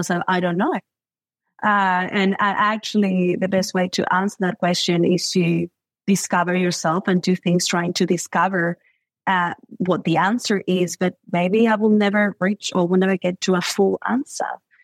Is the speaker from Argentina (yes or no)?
yes; Argentina; now in Australia; I'm from Argentina, I moved to Australia. Before that, I traveled the world.